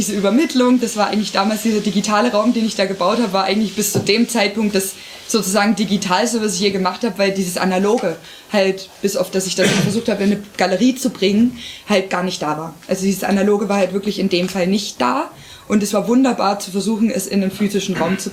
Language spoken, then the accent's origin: German; Görlitz, Saxony, Germany; ich bin in Görlitz geboren. So, meine Heimatstadt schreibt einen Kunstpreis aus.